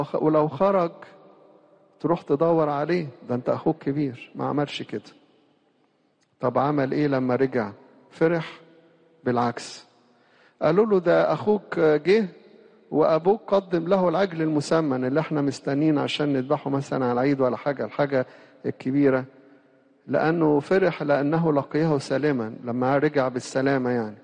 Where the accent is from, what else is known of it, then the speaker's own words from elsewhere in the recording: Egypt; إحنا هنا كمصريين